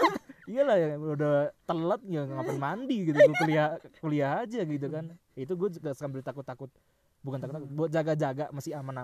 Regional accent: Jakarta, Indonesia; Gue kan orang Jakarta, belum biasa.

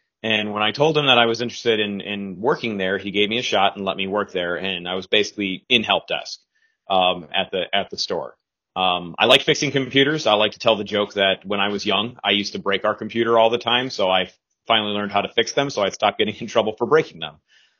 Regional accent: Kentucky, United States; I am from the United States. I'm in a little town in Kentucky called Lexington.

